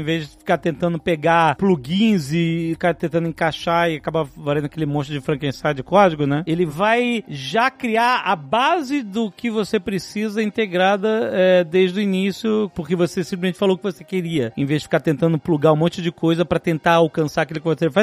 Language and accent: Portuguese; Rio de Janeiro, Brazil; o carioca, eu sou carioca, então carioca tem muita linguagem da malandragem no seu vocabulário, né?